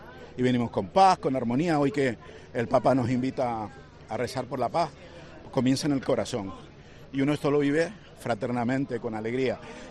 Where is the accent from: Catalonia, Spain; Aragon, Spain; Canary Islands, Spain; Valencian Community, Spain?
Canary Islands, Spain; como cristianos y como canarios.